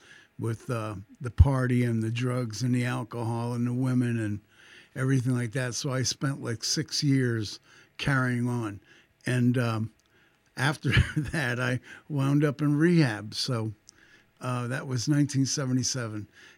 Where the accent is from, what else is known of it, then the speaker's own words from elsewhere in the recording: Allentown, Pennsylvania, United States; So this is a backstory of me growing up in Allentown and going through, you know, the changes of being a young man and getting into the Army, and then winding up in Vietnam and coming back from Vietnam.